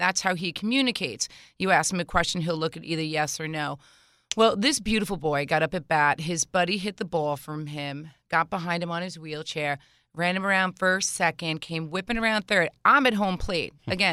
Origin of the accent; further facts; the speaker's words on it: East Islip, New York, United States; I actually grew up listening to your station right here in East Islip. So I'm an EI girl